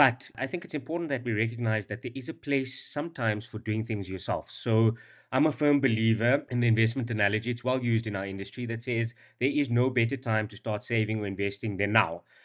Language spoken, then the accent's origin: English; Johannesburg, Gauteng, South Africa; So let me just maybe say, yes, I am from Joburg. That's the first answer. You made an assumption, but I am from Joburg.